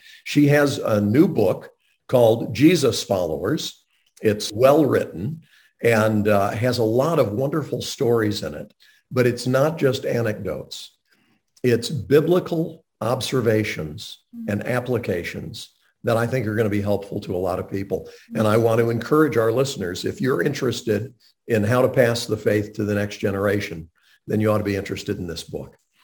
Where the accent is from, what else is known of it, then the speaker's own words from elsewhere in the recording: Montreat, North Carolina, United States; I grew up in Montreat, where the Graham family lived